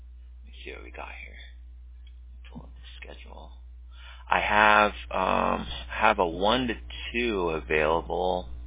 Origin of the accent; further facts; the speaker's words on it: California, United States; My sister, I mean, we grew up in Southern California, so we were close to Hollywood.